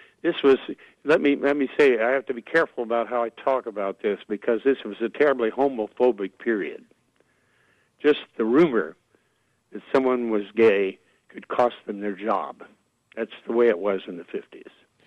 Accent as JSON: {"language": "English", "town": "Manhattan", "region": "Kansas", "country": "United States", "tie": "born or raised there", "said": "growing up in Manhattan, just down the road from Abilene in Kansas, where I grew up"}